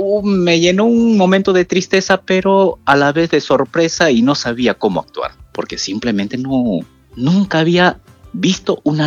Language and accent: Spanish; Peru; Nosotros como peruanos, pues hemos perdido 200.000 vidas en nuestro país